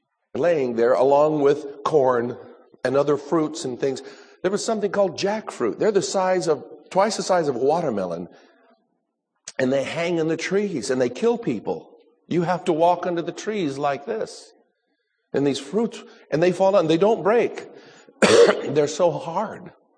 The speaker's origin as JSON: {"language": "English", "region": "California", "country": "United States", "lives_now": "Sacramento, United States", "said": "when I was from Southern California, when I was an assistant pastor, and I got called to go to Sacramento to plant a church 20-some years ago."}